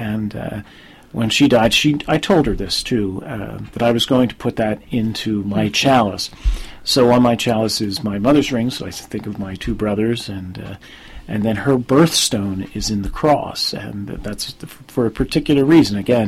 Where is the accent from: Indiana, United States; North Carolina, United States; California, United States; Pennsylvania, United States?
Pennsylvania, United States; Philadelphia; born there; It was a Mother's Day morning, 8:55 in the morning, that I was born at St. Agnes Hospital on Broad Street.